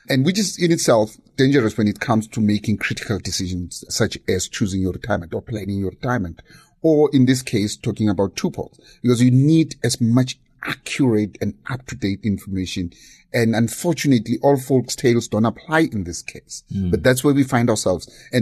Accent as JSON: {"language": "English", "country": "South Africa", "said": "we, as South African generally, we're under massive pressure from a cost of living point of view."}